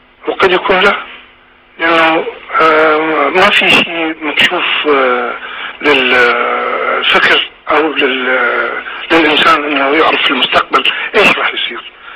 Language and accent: Arabic; Iraq; moved away; توجد أن كعراقيين نص في القلب وفي الفم أنه هذا العراق